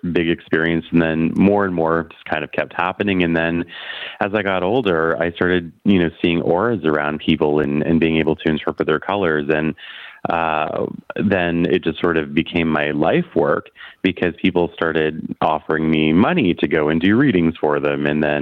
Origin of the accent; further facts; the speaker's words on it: Carleton Place, Ontario, Canada; not far from where I live now. I was in Carlton Place, where I grew up here in Canada.